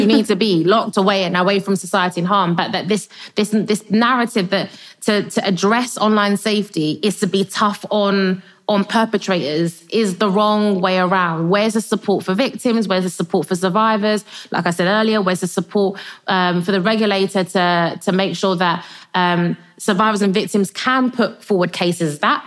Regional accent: Nigeria; I'm from Nigeria

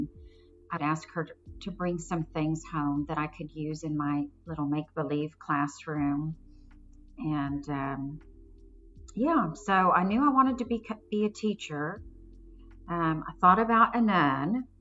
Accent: Pearland, Texas, United States; also born or lived in Kingwood, Texas; I grew up in Pearland, Texas. I have a mom and dad and an older sister, and good childhood, nice neighborhood. In my sophomore year of high school, we moved to Kingwood

